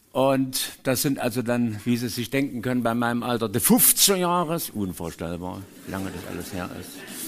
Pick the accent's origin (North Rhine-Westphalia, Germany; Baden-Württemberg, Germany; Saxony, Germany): Saxony, Germany; Zwickau; in meiner Heimatstadt Zwickau